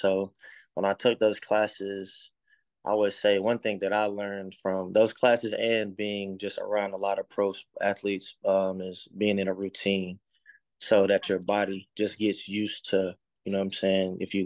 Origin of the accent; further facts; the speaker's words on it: Montgomery, Alabama, United States; also born or lived in North Carolina; I'm from Montgomery, Alabama, born and raised. Went to a private school, Montgomery, the Montgomery Academy, where I was there from kindergarten to 12th grade.